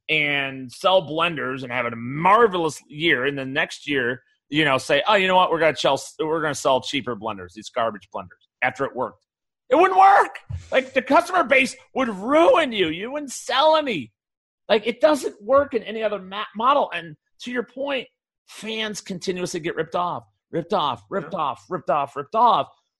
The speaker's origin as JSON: {"language": "English", "town": "Chicago", "region": "Illinois", "country": "United States", "tie": "born or raised there", "said": "I grew up the Cubs. I grew up in Chicago. Now, I was a White Sox fan on the South Side."}